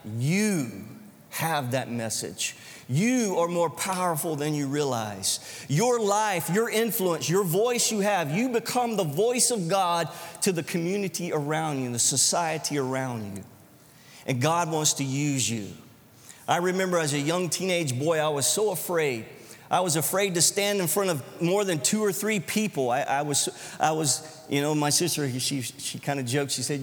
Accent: Florida, United States; Now, I am a Southern boy. I come from North Florida

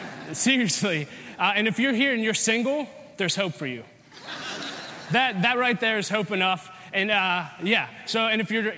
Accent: Wexford, Pennsylvania, United States; also born or lived in Bradford Woods; So I grew up in Wexford, not far from here. I grew up in Bradford Woods, and I went to North Allegheny High School.

